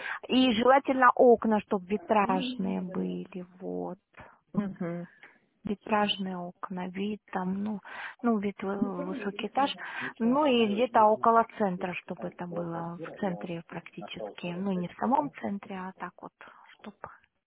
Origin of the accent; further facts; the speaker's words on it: Sochi, Krasnodar Krai, Russia; Да, мы из Сочи.